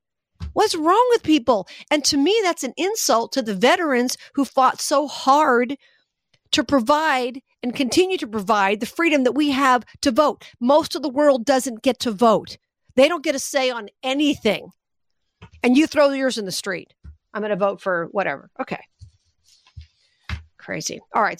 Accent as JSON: {"language": "English", "region": "Nevada", "country": "United States", "tie": "born or raised there", "said": "In Nevada, my home state, Sam Brown had a chance to knock a woman named"}